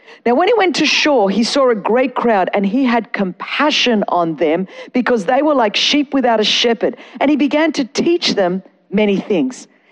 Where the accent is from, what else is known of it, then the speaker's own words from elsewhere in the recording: Australia; I'm Australian, so we say Mark.